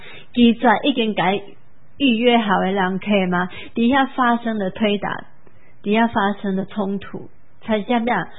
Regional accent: Taiwan; 到时我们台湾人、啊、变成中国的一线的时候，

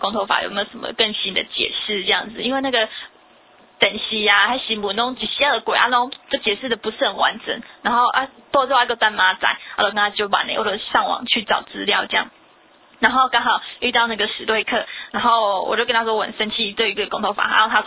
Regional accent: Taiwan; 每个人问我来自哪里的时候，我说我来自台湾

